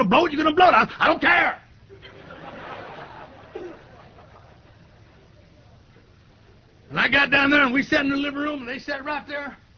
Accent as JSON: {"language": "English", "town": "Riverside", "region": "California", "country": "United States"}